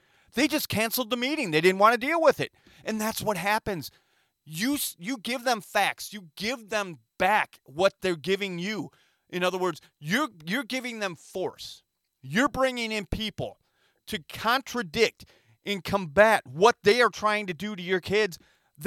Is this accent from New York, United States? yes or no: no; Michigan, United States; Saginaw County is where I grew up in Michigan.